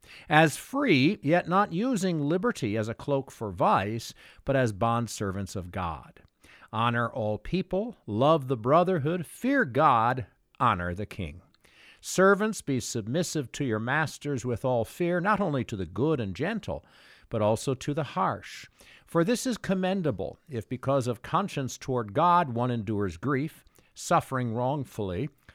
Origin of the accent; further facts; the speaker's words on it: United States; I learned something about being an American while I was living as a foreigner in Norway and France.